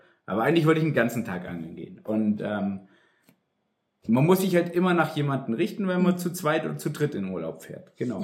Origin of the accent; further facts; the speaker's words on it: Ulm, Baden-Württemberg, Germany; Ich komme ja aus Ulm die Ecke